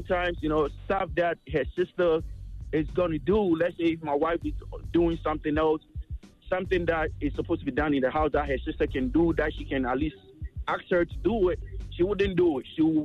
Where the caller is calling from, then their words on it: Fort Bragg, North Carolina, United States; I'm calling from Fort Bragg, North Carolina.